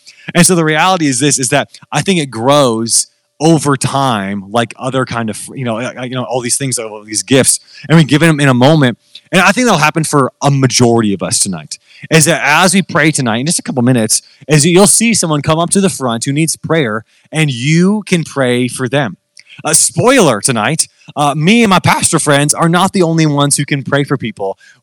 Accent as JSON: {"language": "English", "town": "Midland", "region": "Michigan", "country": "United States", "tie": "born or raised there", "lives_now": "Midland, Texas, United States", "said": "So I was born and raised in Midland, Michigan. And actually, that's really funny. I was born and raised in Midland, Michigan. And I'm now in Midland, Texas, which is very fun."}